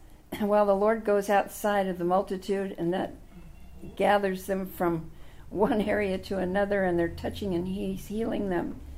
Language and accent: English; Oakland, California, United States; I mean, I grew up in Oakland. We never locked our door.